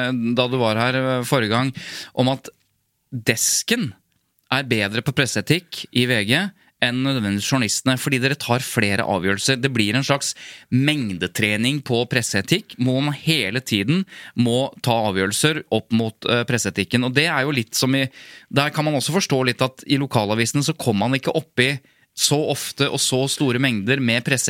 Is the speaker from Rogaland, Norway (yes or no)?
no; Jevnaker, Innlandet, Norway; Jevnaker, der jeg er fra, og det er kanskje noen blander det med Jessheim, men altså Jevnaker, det er der Hadeland Glassverk er.